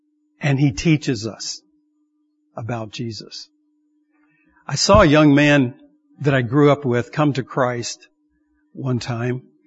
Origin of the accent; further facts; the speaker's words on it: Madisonville, Kentucky, United States; he still lives in my hometown of Madisonville, Kentucky.